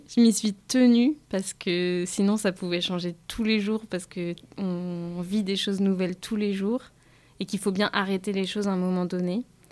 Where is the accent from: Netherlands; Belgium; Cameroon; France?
France; Brittany; now in Marseille, France; Non, je suis originaire de Bretagne. Je suis arrivée à Marseille en plein milieu de la création du livre.